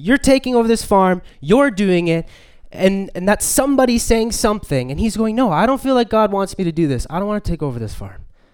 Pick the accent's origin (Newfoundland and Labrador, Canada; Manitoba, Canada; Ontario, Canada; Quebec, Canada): Manitoba, Canada; Winnipeg; I'm from Winnipeg